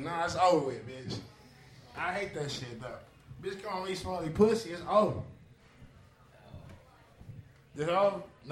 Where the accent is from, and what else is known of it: Detroit, Michigan, United States